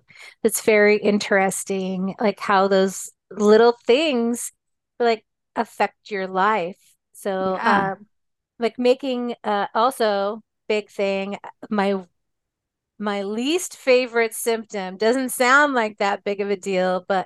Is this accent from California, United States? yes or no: yes; California, United States; also born or lived in Seattle; So when I moved from Seattle after my diagnosis back down to California, where I was born and raised, I started writing in Bike MS Bay to Bay.